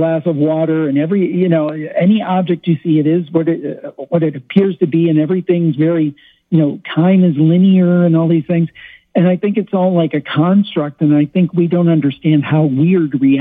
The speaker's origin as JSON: {"language": "English", "town": "Cleveland", "region": "Ohio", "country": "United States", "said": "And then I'm from Ohio. I'm from the Cleveland, Ohio area."}